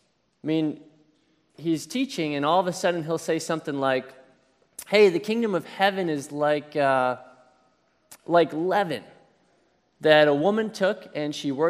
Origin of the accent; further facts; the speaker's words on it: Wisconsin, United States; We're both from Wisconsin. So we're both Packer fans. We bleed cheese.